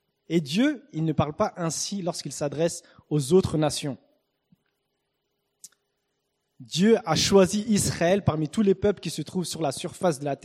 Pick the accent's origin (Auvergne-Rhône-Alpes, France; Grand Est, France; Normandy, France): Normandy, France; les églises où j'ai grandi en Normandie.